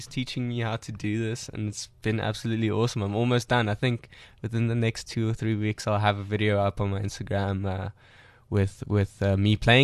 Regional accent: Pretoria, Gauteng, South Africa; also born or lived in Johannesburg; I grew up in Pretoria East

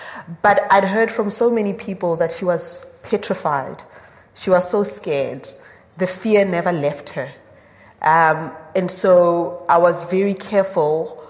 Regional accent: South Africa; because I felt that I managed, as a South African citizen, as a woman, to articulate a final rebuke to Jacob Zuma before he left.

